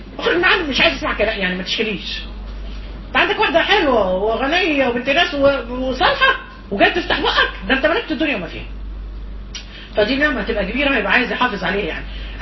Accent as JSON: {"language": "Arabic", "country": "Egypt", "said": "واحنا عندنا في مصر اعلى واعلى ما شاء الله،"}